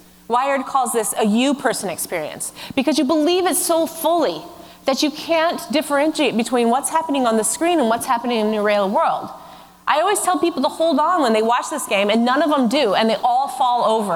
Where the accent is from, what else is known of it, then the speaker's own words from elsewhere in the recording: San Francisco, California, United States; Now, I'm from San Francisco. We have some, but they're really nothing compared to England roundabouts.